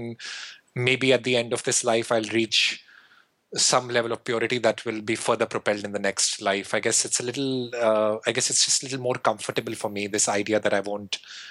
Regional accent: India; growing up in India and being very exposed to, in some form or the other, Hinduism, Buddhism

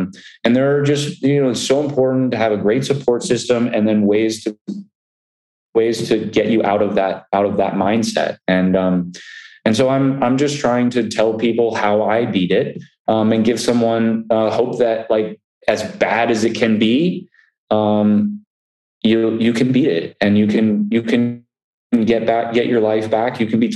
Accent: Vero Beach, Florida, United States; And that's in Indian River County, which is where I grew up in Vero Beach, Florida.

